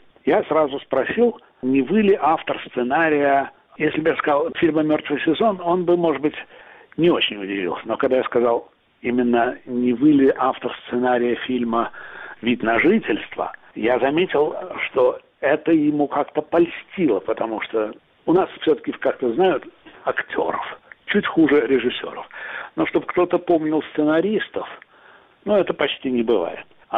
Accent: Tashkent, Uzbekistan; moved away as an adult; И я его в Ташкенте, я родом из Ташкента, смотрел в каком-то клубе, например, текстильщиков

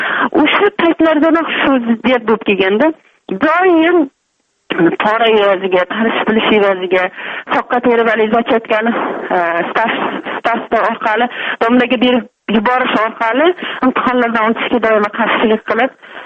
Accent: Samarqand Region, Uzbekistan; Men Samarqand viloyatining Oqdaryo tumanida 66 yilda tug'ilganman. Bolaligim asosan yaylovlarda mol boqish, paxta dalalarida paxta terish bilan o'tgan.

